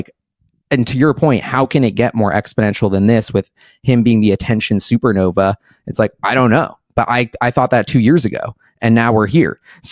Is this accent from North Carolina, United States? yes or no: no; Seattle, Washington, United States; which is where I grew up in Seattle, like super liberal